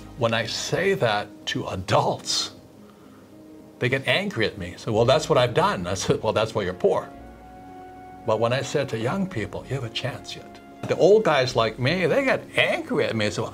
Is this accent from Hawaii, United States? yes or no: yes; Hawaii, United States; You know, when I was 9 years old, growing up in Hawaii, I asked my rich dad to be my teacher